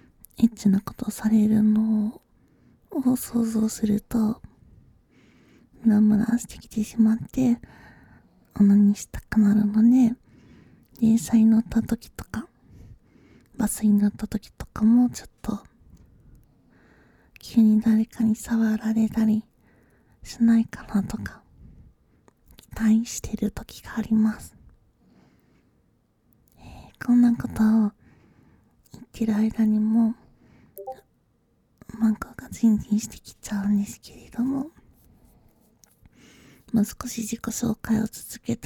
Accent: Gifu, Japan; also born or lived in Kanagawa; 生まれたのは神奈川県なんですけれども、ほぼ岐阜県で育ってきましたので、岐阜県民と言っていいんじゃないかなって思います。

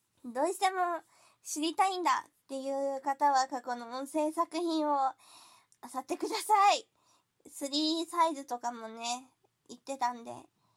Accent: Kanto, Japan; born there; 年齢は20代前半です。生まれは関東の海なし県です。

